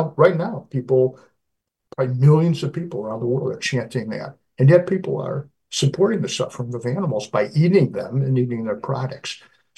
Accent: California, United States; They don't want to hear from a guy from California about compassion. They want to, and I'm from California.

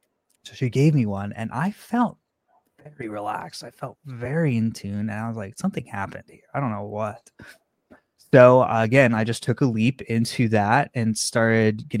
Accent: Stockton, California, United States; I grew up in Stockton, California, which is Central Valley.

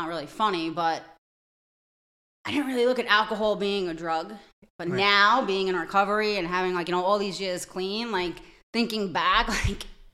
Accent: Brooklyn, New York, United States; No. I'm from Brooklyn. I was born and raised and bred in Brooklyn.

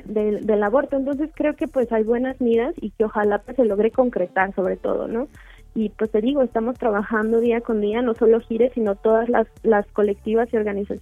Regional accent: Guadalajara, Jalisco, Mexico; yo nací y crecí en Guadalajara, allá es toda mi familia.

